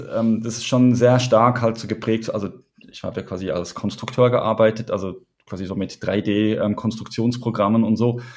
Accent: Switzerland; Ich bin ja in der Schweiz aufgewachsen

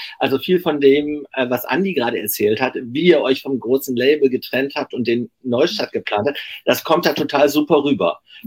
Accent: Dorsten, North Rhine-Westphalia, Germany; Ich bin aus Dorsten, das ist nicht weit von Gelsenkirchen-Buer.

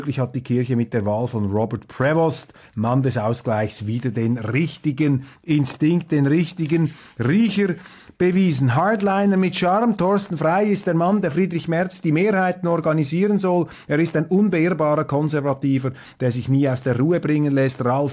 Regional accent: Switzerland; Aber es ist natürlich für mich jetzt als Schweizer sehr, sehr interessant gewesen

